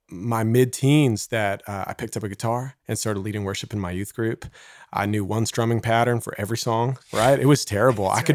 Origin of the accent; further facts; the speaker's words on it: Canada; I'm Canadian. Yeah.